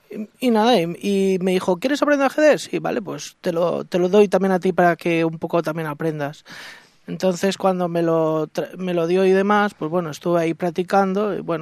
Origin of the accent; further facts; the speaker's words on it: L'Olleria, Valencian Community, Spain; Pues empecé como a los 5 años en mi pueblo, en Lollería